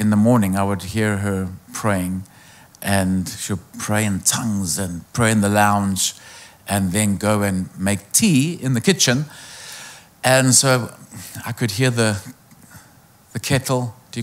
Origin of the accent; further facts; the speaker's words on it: Johannesburg, Gauteng, South Africa; I am from South Africa, but please don't hold that against me. But I carry a British passport. I'm not sure if that was better or worse. So I'm born and raised in Johannesburg.